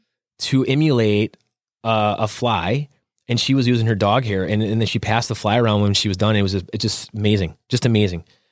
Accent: Wisconsin, United States; And I grew up in Wisconsin. I was not originally from Stevens Point.

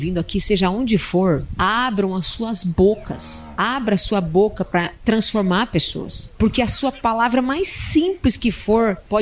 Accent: Palotina, Paraná, Brazil; Eu sou do interior do Paraná, então Palotina, uma cidade que 35 mil habitantes, que fica próximo a Cascavel

